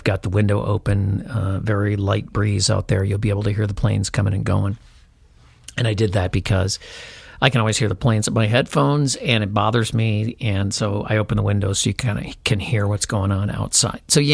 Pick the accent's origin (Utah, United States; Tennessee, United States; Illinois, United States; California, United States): Illinois, United States; Chicago; now in Minnesota, United States; I'm from Chicago, I really didn't have much of an interest in Minnesota history.